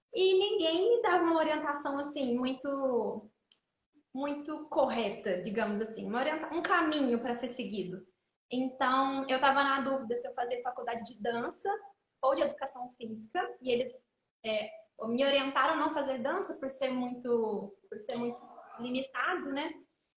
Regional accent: Três Corações, Minas Gerais, Brazil; Então, eu sou de Três Corações

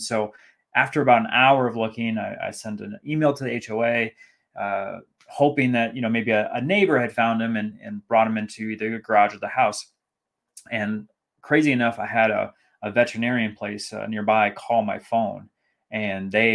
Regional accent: California, United States; born there; also born or lived in Minnesota / Texas; now in Colorado, United States; For being a kid, I was born in California, loved it there.

